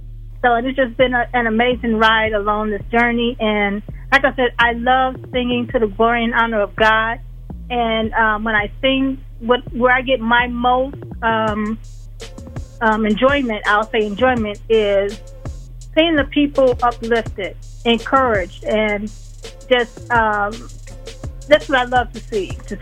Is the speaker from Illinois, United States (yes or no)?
yes; Chicago, Illinois, United States; also born or lived in Greenwood, Mississippi; and I'm originally from Chicago. Born in Greenwood, Mississippi, but I was raised in the city of Chicago. And that's where I spent most of my life.